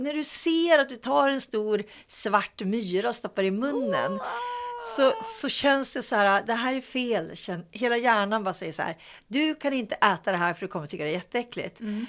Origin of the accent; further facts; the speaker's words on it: Norrland, Sweden; Jag kom från Norrland.